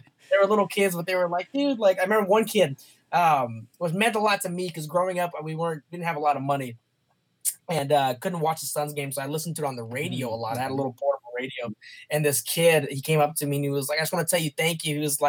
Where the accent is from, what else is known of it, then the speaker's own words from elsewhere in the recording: Tucson, Arizona, United States; So I was born and raised Tucson, Arizona, which is like a couple hours out from Phoenix.